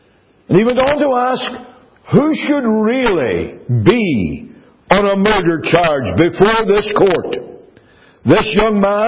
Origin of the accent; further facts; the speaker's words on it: Northern Ireland, United Kingdom; I grew up in Northern Ireland with a lot of preaching, very good preaching, and very sincere preaching.